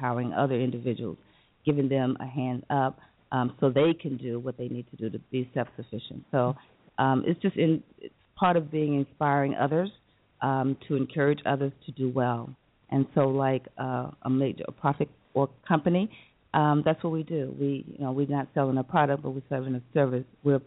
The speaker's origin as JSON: {"language": "English", "region": "Missouri", "country": "United States", "tie": "born or raised there", "said": "Well, I'm originally from Missouri, and like Beth, and she will share her experiences, I grew up on a farm"}